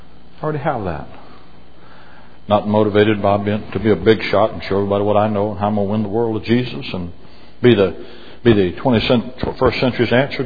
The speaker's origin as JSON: {"language": "English", "town": "Mobile", "region": "Alabama", "country": "United States", "tie": "born or raised there", "said": "Then why did Katrina hit Slidell, which is east of New Orleans, and from there to Mobile, my hometown, wiped it off the map and didn't blow a building over in New Orleans?"}